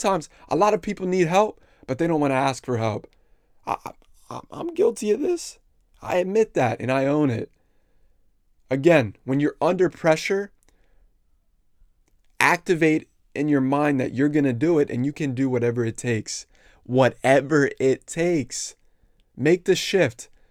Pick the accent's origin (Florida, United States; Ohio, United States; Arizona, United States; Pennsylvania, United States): Pennsylvania, United States; I'm from Pennsylvania.